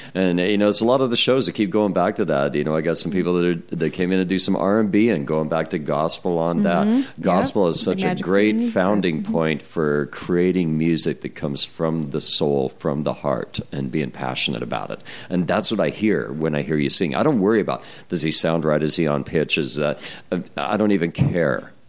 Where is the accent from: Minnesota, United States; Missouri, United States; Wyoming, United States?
Wyoming, United States; Buffalo; also born or lived in Montana; I grew up in Buffalo, Wyoming. Graduated from Belfry, Montana. I was a Belfry bat.